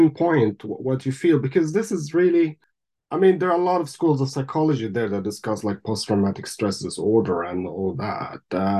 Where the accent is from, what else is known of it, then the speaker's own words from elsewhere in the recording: Gaza, Gaza Strip, Palestine; I mean, for me, I grew up in Gaza in a refugee camp.